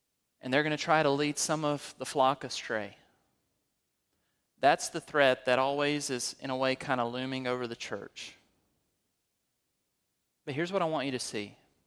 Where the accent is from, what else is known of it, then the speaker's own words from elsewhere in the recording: Alabama, United States; I found a job at a lumberyard part-time in Kansas City in the winter, and I'm from Alabama.